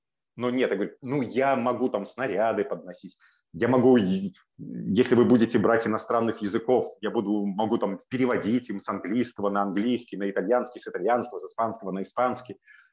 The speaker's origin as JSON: {"language": "Russian", "country": "Belarus", "said": "Говорю, ну, я сразу обозначаю, что я белорус."}